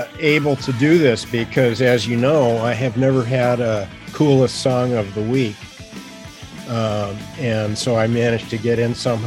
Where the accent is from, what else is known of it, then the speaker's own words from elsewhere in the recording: Ann Arbor, Michigan, United States; moved away as an adult; now in Australia; Yeah, that's right. I born and raised in Ann Arbor. And, you know, my dad worked at the university there, and I was there up through high school and a couple of years at the University of Michigan, and then I went to Australia.